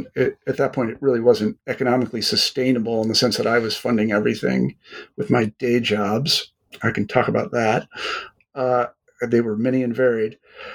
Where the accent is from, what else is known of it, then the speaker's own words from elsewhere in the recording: Midwest, United States; You know, I'm an American from the Midwest and I'm generally a positive guy